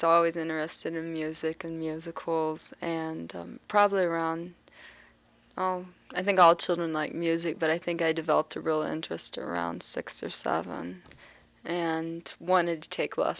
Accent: Johnstown, Pennsylvania, United States; I'm from Johnstown, Pennsylvania, a suburb of Pittsburgh.

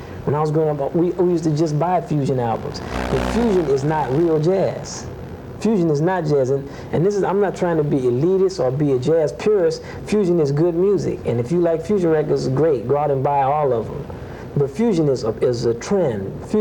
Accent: New Orleans, Louisiana, United States; Like, when I grew up in New Orleans, my father was the jazz teacher at the New Orleans Center for Creative Arts High School.

